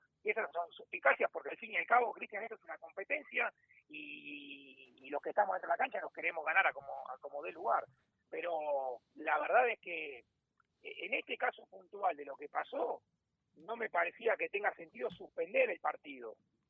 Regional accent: Argentina; yo por ahí como argentino, la ironía a veces no se entiende

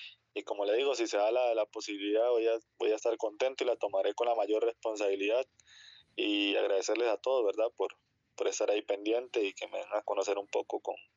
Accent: Liberia, Guanacaste, Costa Rica; Yo soy nativo de Liberia, hay

